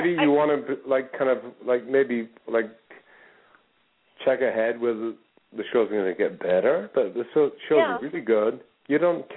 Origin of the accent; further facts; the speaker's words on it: Scotland, United Kingdom; I think New Year is probably, like, a more of a traditional time for me because I'm Scottish.